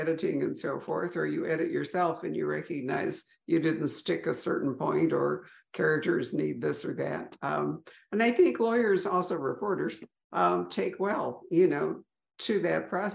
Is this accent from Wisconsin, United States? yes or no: no; Winnetka, Illinois, United States; now in Arizona, United States; I grew up in Chicago. I actually grew up in Winnetka. So, you know, now I'm in Arizona.